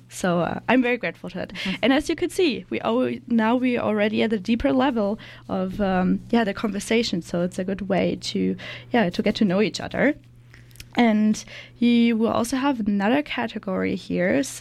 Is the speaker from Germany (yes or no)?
yes; Germany; So I grew up in Germany